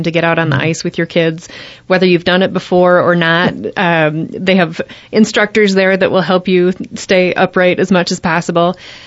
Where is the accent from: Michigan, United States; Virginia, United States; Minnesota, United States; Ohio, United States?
Michigan, United States; Saline; I'll be the grand marshal of my hometown parade in Saline, Michigan.